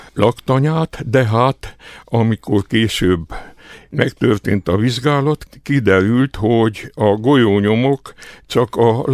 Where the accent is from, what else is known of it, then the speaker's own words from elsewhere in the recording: Transylvania, Romania; mert hát Erdélyből jöttem, az erdélyi hírek, a romániai hírek érdekeltek